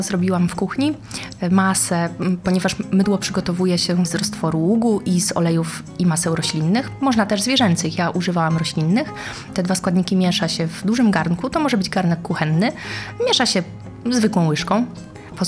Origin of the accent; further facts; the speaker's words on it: Kamień Pomorski, West Pomeranian Voivodeship, Poland; Jesteśmy z Kamienia Pomorskiego, stamtąd pochodzimy, tam się urodziłyśmy.